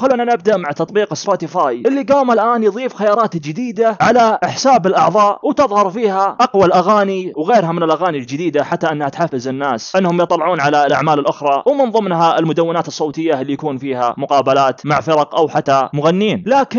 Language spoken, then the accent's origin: Arabic; Saudi Arabia; أخبار الفن الشعبي عندنا في المملكة العربية السعودية